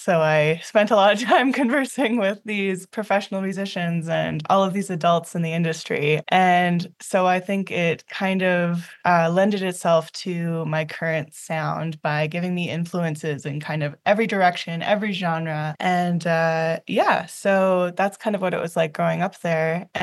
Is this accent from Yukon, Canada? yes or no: yes; Whitehorse, Yukon, Canada; I am from the Yukon, born and raised in White Horse